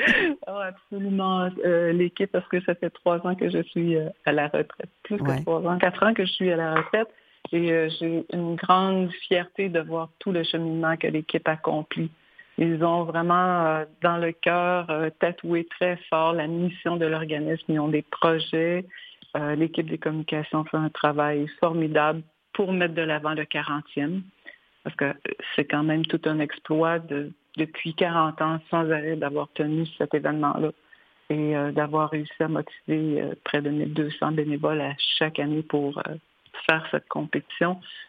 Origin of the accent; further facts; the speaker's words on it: Montreal, Quebec, Canada; now in Magog, Canada; Ce que j'adore le plus, c'est que je vis à la campagne maintenant. Je suis Montréalaise d'origine depuis 5 ans. Je suis à Magog.